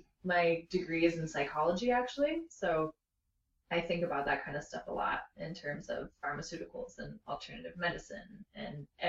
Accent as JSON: {"language": "English", "town": "Sebastopol", "region": "California", "country": "United States", "tie": "born or raised there", "said": "I grew up in Sebastopol, right? Northern California."}